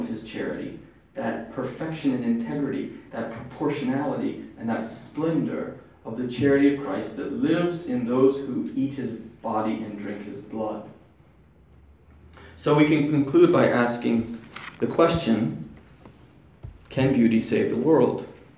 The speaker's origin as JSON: {"language": "English", "region": "Georgia", "country": "United States", "tie": "born or raised there", "said": "I grew up in Southeast Georgia, so there's stuff rotting everywhere, covered with kudzu, you know, farmhouses falling apart."}